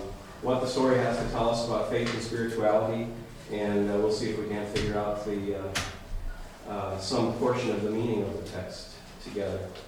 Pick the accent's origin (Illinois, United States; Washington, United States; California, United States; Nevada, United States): Washington, United States; Spokane; moved away as an adult; now in Seattle, United States; I grew up in Spokane, moved to Seattle 23 years ago for college, flunked out within 2 semesters